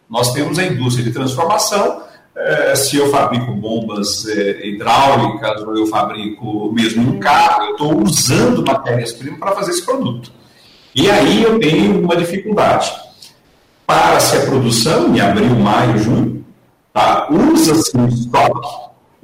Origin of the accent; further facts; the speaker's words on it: Brazil; O Brasil, você e eu como brasileiros, o Brasil não é para amadores.